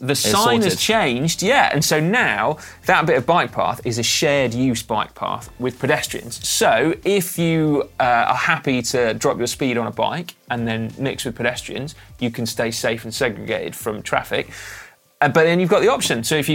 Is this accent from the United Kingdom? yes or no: yes; Bristol, South West England, United Kingdom; You lot are, you know, in the know about Bristol, my hometown, and our traffic woes